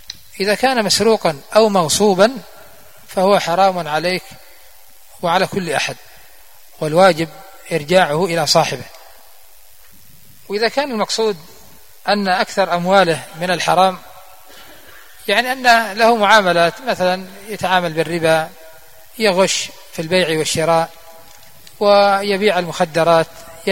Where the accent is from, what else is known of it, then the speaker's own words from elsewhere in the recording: Yemen; فتعرفون قبل فترة لما حصلت الأزمة عندنا في اليمن،